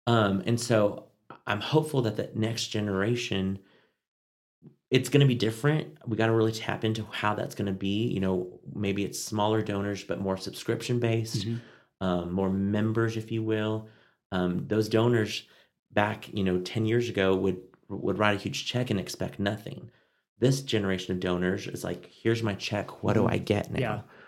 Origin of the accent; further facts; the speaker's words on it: Amarillo, Texas, United States; And every time I say I'm from Amarillo, Texas, every time they say, oh, I drove through there once.